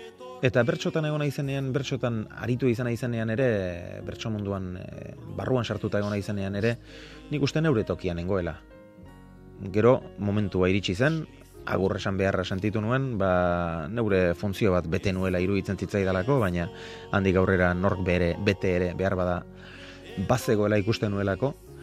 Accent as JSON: {"language": "Basque", "town": "Azpeitia", "region": "Basque Country", "country": "Spain", "said": "legez Azpeitiarra naiz, baina sustraiak kasi gehiago ditut Azkoitian, bakarrizketan ari naizenean, neure buruarekin izketan ari naizenean, batzuetan Azpeitieraz aritzen naiz, besteetan Azkoitieraz"}